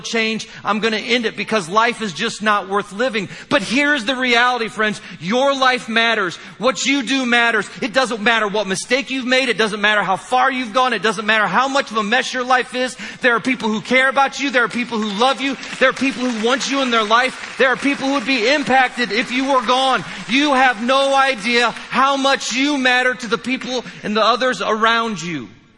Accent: Indiana, United States; I'm from Indiana, but I know that that's a greater sign, right?

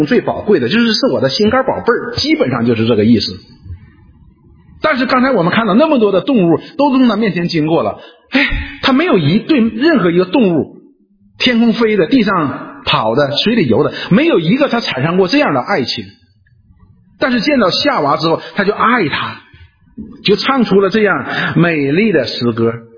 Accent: China; 所以我们中国人呢有一个提醒

